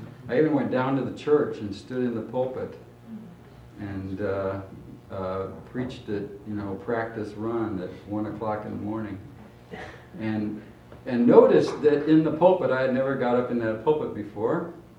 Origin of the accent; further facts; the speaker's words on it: Valparaiso, Indiana, United States; I'm from Valparaiso, Indiana, serving this week as Bible study leader.